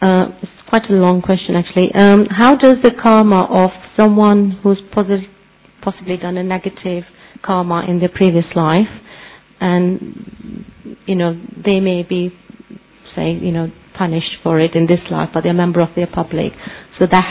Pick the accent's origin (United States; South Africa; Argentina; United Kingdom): United Kingdom; London; I'm from London.